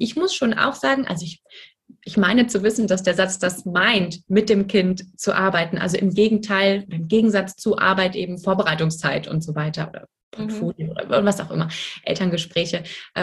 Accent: Frankfurt, Hesse, Germany; ich komme aus Frankfurt

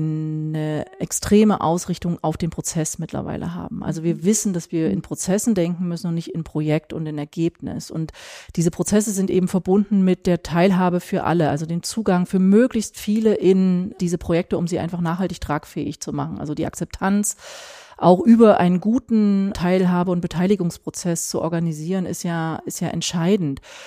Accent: Gera, Thuringia, Germany; born there; ich bin in Gera geboren. Das ist eine Stadt, die war mal 135.000 Einwohnende groß, hatte eine starke Druckindustrie, also eine Modedruckindustrie.

